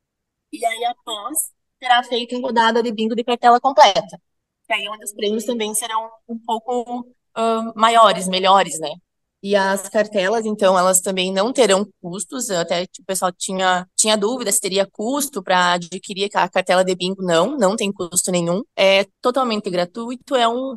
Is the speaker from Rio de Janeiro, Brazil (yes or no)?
no; Fortaleza dos Valos, Rio Grande do Sul, Brazil; Sou natural de Fortaleza dos Valos, filha de produtores rurais que trabalham tanto com lavoura quanto com tambo de leite. E atualmente eu resido em Selva